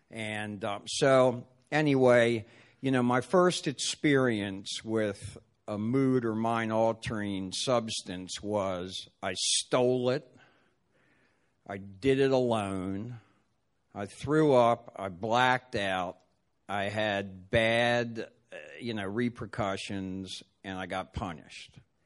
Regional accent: Baltimore, Maryland, United States; Yeah, I grew up in Baltimore, and when I was a kid, all I wanted to do was take Brooks Robinson's job and be the third baseman for the Baltimore Orioles when I grew up.

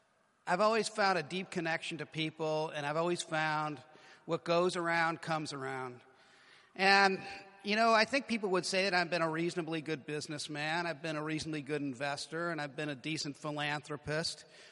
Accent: Michigan, United States; moved away as an adult; I came to Delaware in 1976. I was a kid from Michigan. I left Michigan because, you know, the economy wasn't good.

